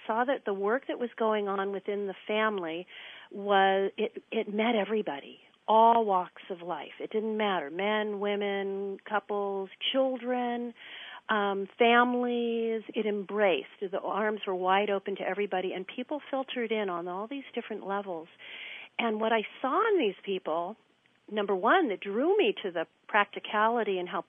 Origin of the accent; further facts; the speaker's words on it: San Francisco, California, United States; And again, then also growing up in San Francisco, a San Francisco kid with all my friends and going to the schools